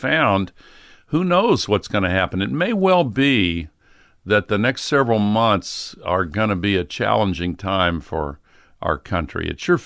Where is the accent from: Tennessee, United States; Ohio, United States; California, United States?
Tennessee, United States; And I wrote stories over there that caught the attention of my hometown editor. And when I got back to Tennessee, he called me and offered me a job, $95 a week.